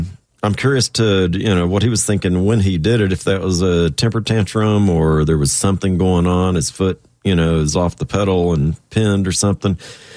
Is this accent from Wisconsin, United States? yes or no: no; Texas, United States; Sorry, guys. I am from Texas.